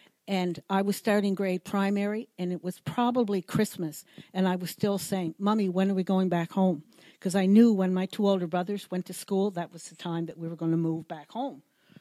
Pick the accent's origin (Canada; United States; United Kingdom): Canada; Fall River, Nova Scotia; Growing up in Fall River, we had to take the bus, and it was Fall River East and Fall River West.